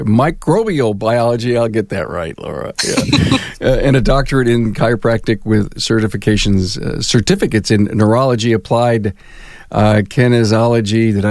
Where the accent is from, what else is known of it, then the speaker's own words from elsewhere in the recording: Buffalo, New York, United States; I'm from Buffalo. I think you all know that.